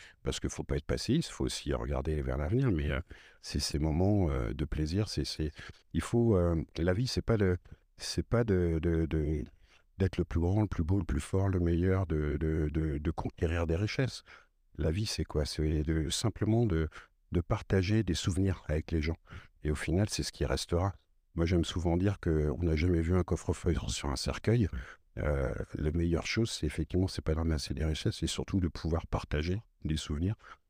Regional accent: Valognes, Normandy, France; J'ai grandi, mes grands-parents, mes arrière-grands-parents sont originaires de Valognes. J'ai grandi à Valognes, je passais toutes mes vacances à Valognes.

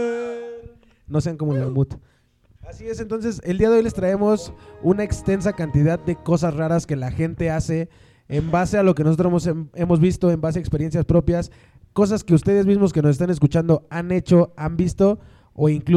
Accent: Mexico; Nosotros siempre, nosotros como mexicanos, güey, hemos dejado y hemos creado, güey.

